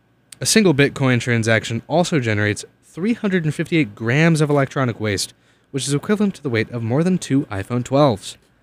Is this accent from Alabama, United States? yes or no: yes; Birmingham, Alabama, United States; they're from my hometown, and nobody really listens to them because it's a small town. Birmingham, Alabama, to be exact.